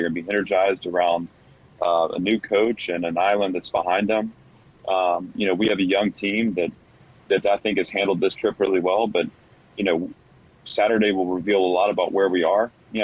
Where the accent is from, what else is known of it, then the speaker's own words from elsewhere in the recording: Tennessee, United States; I'm coaching at my alma mater in my hometown. You know, Paul, my goal is to be at Vanderbilt for a long time.